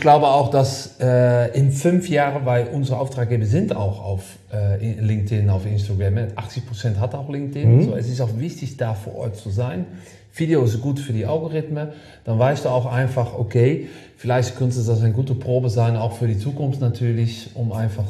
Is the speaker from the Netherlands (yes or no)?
yes; Netherlands; German is a second language; now in Germany; ich komme aus Holland, aber ich wohne in Deutschland, sehr lange aktiv.